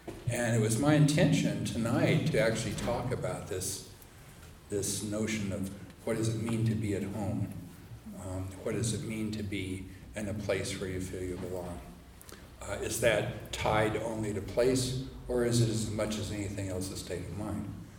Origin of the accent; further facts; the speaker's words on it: Tucson, Arizona, United States; Tucson was my hometown. It's where I grew up. I grew up in the home my parents built in the mountains west of Tucson, in the upper Sonoran Desert.